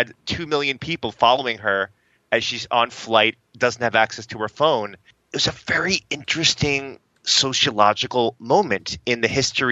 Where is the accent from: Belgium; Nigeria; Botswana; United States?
United States; Uniondale, New York; I grew up in Uniondale, New York, which is pretty much like a 90% or higher predominantly black community.